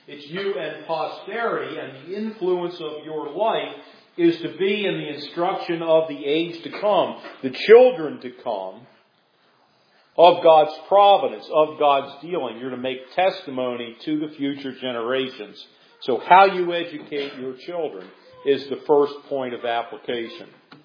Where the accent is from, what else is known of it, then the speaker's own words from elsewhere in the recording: North Carolina, United States; the monument protection law in my home state of North Carolina